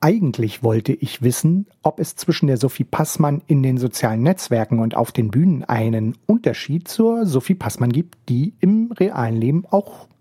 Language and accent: German; Berlin, Germany; Als Berliner, der die Radioszene in NRW nicht wirklich kennt